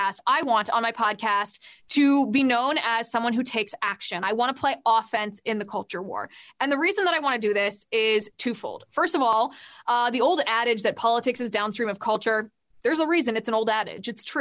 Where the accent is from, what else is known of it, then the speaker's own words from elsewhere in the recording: Ohio, United States; So I grew up in the great Midwest in the state of Ohio, right outside of Cincinnati.